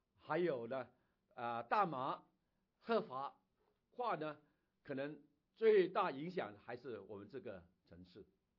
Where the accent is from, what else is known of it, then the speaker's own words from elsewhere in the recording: Hong Kong; moved away; 我们还是不是以前我们一般从香港来的人，我们香港人的教会呢？